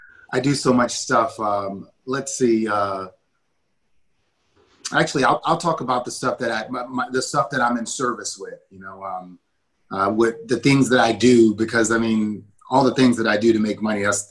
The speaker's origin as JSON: {"language": "English", "town": "New Orleans", "region": "Louisiana", "country": "United States", "said": "So I'm from New Orleans, and the food is rich down there, and we love our food"}